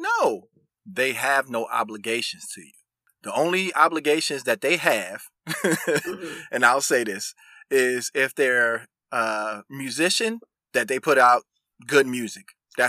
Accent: New York, United States; also born or lived in New Jersey; growing up around New York and New Jersey.

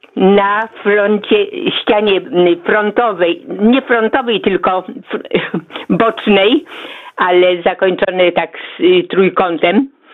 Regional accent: Sieradz, Łódź Voivodeship, Poland; now in Lublin, Poland; Ja jestem taką lublinianką z Sieradza, ale już zadomowiłam się, bo 47 lat mieszkam, także jest to moje drugie miasto.

